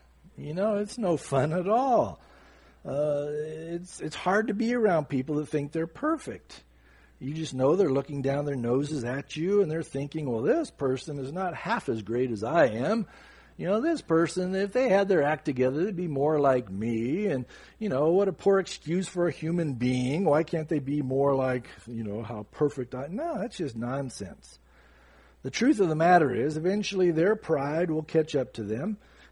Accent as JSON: {"language": "English", "town": "San Diego", "region": "California", "country": "United States", "tie": "born or raised there", "said": "growing up in San Diego, I wasn't around horses."}